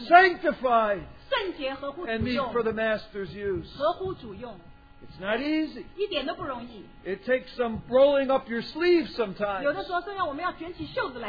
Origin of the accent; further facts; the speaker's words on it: New York City, New York, United States; You know, I come from New York City.